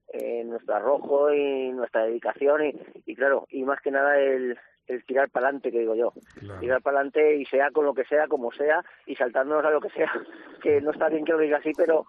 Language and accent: Spanish; Valencian Community, Spain